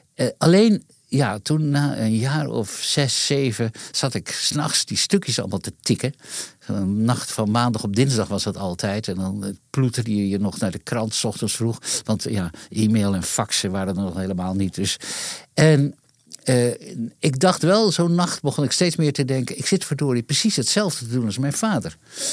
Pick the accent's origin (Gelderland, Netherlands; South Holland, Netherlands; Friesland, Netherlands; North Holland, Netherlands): Friesland, Netherlands; Leeuwarden; Ook in Leeuwarden, waar ik opgroeide.